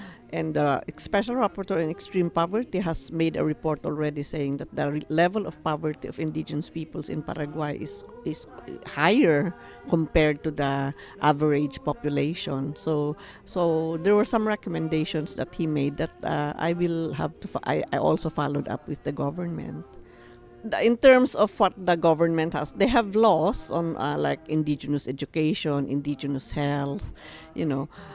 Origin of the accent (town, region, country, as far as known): Cordillera Administrative Region, Philippines